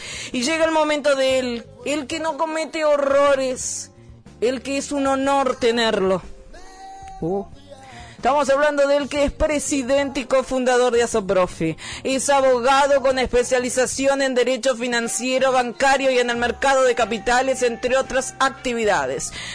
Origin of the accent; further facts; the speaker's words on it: Argentina; Así somos los argentinos.